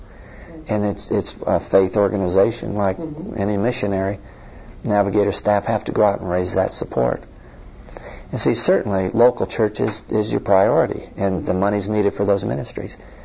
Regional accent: Montana, United States; As you know, I grew up in Montana and had a burden for Montana

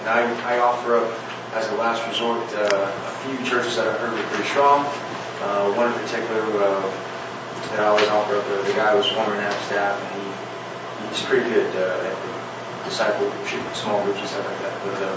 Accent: Fort Campbell, Kentucky, United States; I'm from Fort Campbell, Kentucky, and I'm also involved in a challenge of post.

